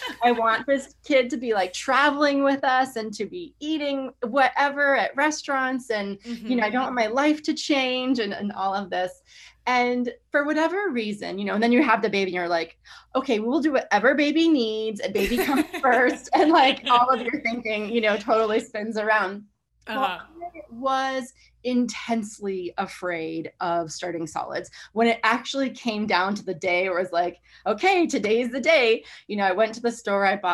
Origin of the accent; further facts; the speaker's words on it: Reno, Nevada, United States; now in New York City, United States; I'm from Reno, Nevada, of all places, and I live in New York City now, but I came here to dance with New York City Ballet. So I was just like a little girl in a small town who really wanted to go to the big city and become a ballerina.